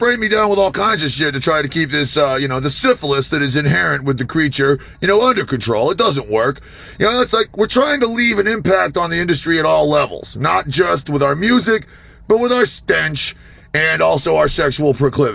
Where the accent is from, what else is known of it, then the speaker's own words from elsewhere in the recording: Washington, D.C. area, United States; I was took the form of a pimply-faced little suburbanite in the suburbs of Washington, D.C., where I grew up on Jay Adams and Tony Alva.